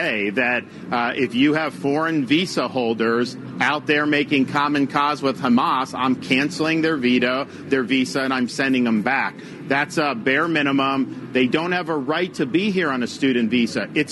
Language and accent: English; Florida, United States; I was a blue-collar kid growing up in Florida.